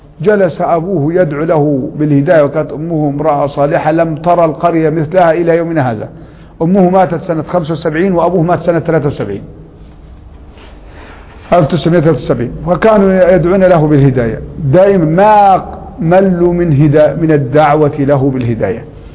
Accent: Upper Egypt, Egypt; عندنا في قريتنا في الصعيد كان مجموعة من الشباب لا يدخلون مسجدا

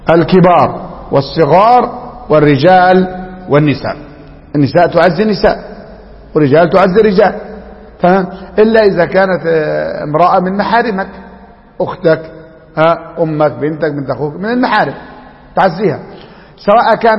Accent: Upper Egypt, Egypt; كان واحد عندنا في الصعيد

